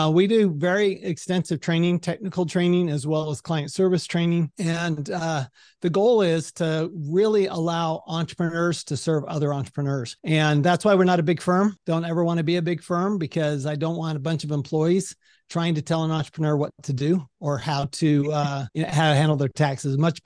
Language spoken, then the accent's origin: English; Salt Lake City, Utah, United States; So I grew up in Salt Lake City, Utah. I was a good Mormon boy.